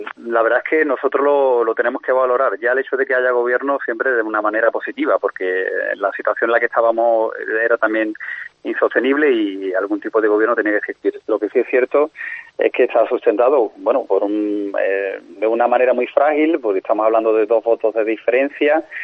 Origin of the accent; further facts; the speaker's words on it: Andalusia, Spain; como andaluz, que me gustaría tener fuerza en el Congreso de los Diputados pues para arrastrar hacia Andalucía todo lo que nos pertenece